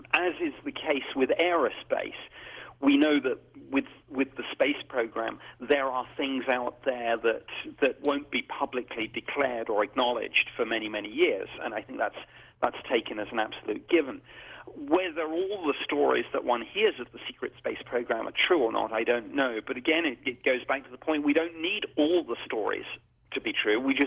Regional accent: United Kingdom; as I'm a Brit.

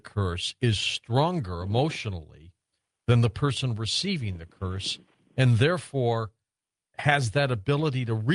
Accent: Detroit, Michigan, United States; now in Minneapolis, United States; But you know, I got a great audience in Minneapolis, and I'm from Detroit.

